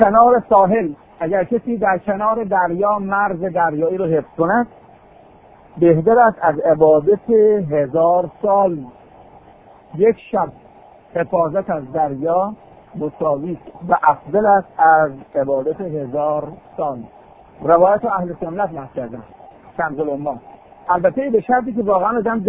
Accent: Iran; born there; خدا رو شکر که ما در ایران متولد شدیم،

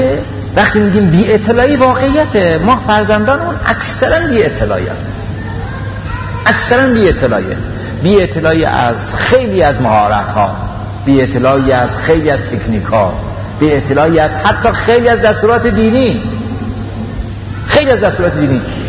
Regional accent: Iran; من ایرانیم

